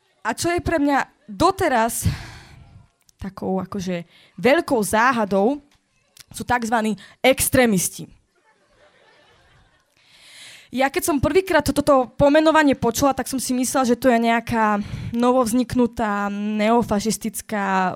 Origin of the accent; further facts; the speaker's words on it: Žilina Region, Slovakia; A aby ste rozumeli, ja som z Kysúc, hej?